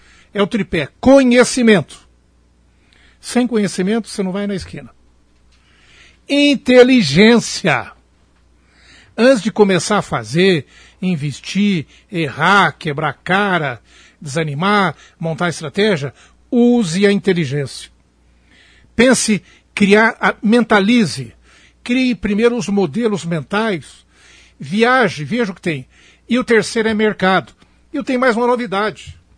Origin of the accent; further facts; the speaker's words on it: Franca, São Paulo, Brazil; Como eu nasci na divisa de Minas, eu sou de Franca, eu adoro Minas Gerais.